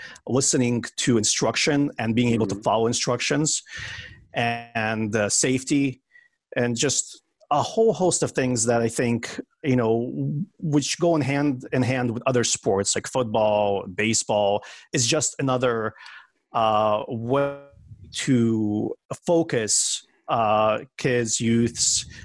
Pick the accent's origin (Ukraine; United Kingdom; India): Ukraine; now in United States; originally I'm from the Ukraine, a former Soviet socialist republic.